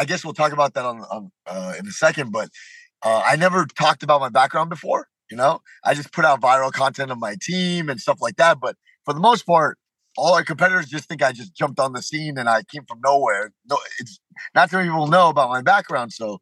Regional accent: Miami, Florida, United States; you know, I'm born and raised in Miami. The Miami colors are pink and teal.

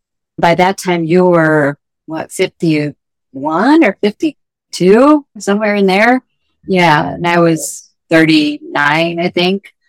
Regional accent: Michigan, United States; I am from Michigan originally. I am 54 years old and been climbing since I was 28.

